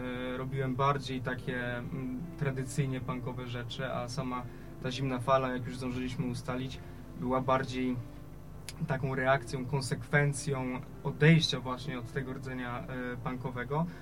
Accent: Rzeszów, Subcarpathian Voivodeship, Poland; jestem tutaj nowy w mieście. Przyjechałem z Dalekiego Wschodu, z Rzeszowa

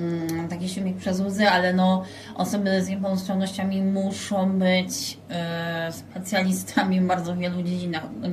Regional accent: Silesian Voivodeship, Poland; now in Warsaw, Poland; ja akurat mieszkam w Warszawie od kilkunastu lat, ale pochodzę ze Śląska. No i jak się przeprowadziłam do Warszawy, no to musiałam właśnie się zapoznać ze wszystkim.

